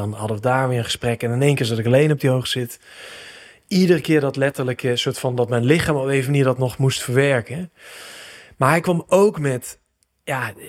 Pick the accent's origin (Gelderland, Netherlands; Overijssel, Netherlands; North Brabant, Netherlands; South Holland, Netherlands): North Brabant, Netherlands; Eindhoven; also born or lived in Amsterdam; Want ik ben opgegroeid in Eindhoven. Gestudeerd in Amsterdam trouwens, teruggekomen